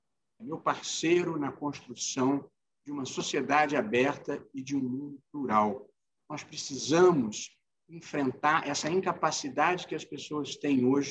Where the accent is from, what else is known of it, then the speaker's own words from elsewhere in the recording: Vassouras, Rio de Janeiro, Brazil; also born or lived in United States; now in Brasília, Brazil; dessa primeira parte em que eu falo de Vassouras, onde eu passei a minha infância, da minha vida no Rio, da minha vinda para Brasília.